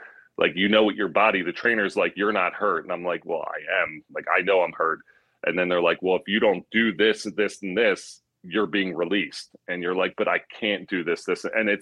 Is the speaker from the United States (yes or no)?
yes; Philadelphia, Pennsylvania, United States; And I, growing up in Philly, I kind of was better off because I could understand it a little more.